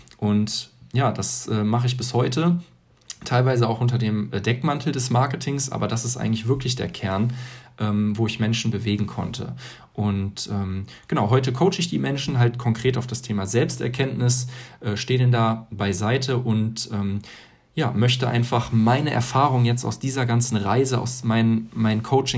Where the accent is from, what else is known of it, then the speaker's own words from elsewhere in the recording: Hilden, North Rhine-Westphalia, Germany; Ja, ich bin ganz normal aufgewachsen in Hilden